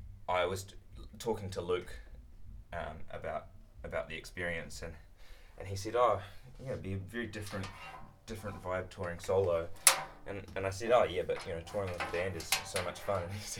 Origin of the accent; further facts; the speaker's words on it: Dunedin, Otago, New Zealand; the music that I love from Dunedin, my hometown